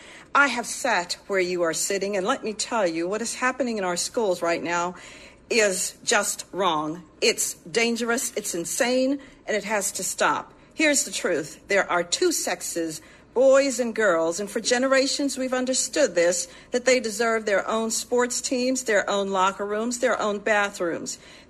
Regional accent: Jamaica; now in United States; I'm an immigrant to this great country. It was my job growing up in Jamaica to dust the picture of Dr. Martin Luther King Jr.

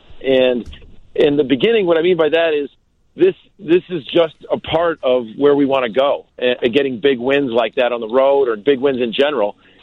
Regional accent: Illinois, United States; When I've coached out of state, I say I'm from Chicago. But when I'm from here, when you ask someone where you're from, you got to say I'm from right outside Chicago.

